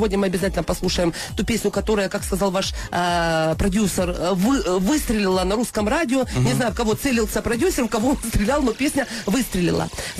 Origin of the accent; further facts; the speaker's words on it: Kyiv, Ukraine; now in Moscow, Russia; и вы из Киева, и я из Киева.